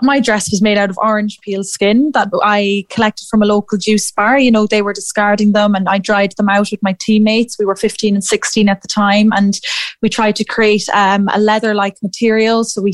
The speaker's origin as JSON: {"language": "English", "town": "Athlone", "region": "Leinster", "country": "Ireland", "said": "I'm from Athlone myself."}